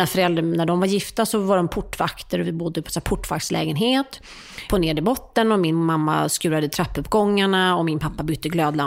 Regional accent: Stockholm, Stockholm County, Sweden; also born or lived in United States; Men jag är då född på Östermalm och uppväxt där större delen av min uppväxt. Mm. Och även hela mitt vuxna liv, förutom 4 år när jag bodde i USA.

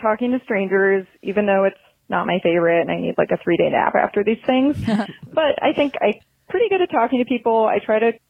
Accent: Chicago, Illinois, United States; now in Oklahoma, United States; I'm originally from Chicago. I currently live in Oklahoma.

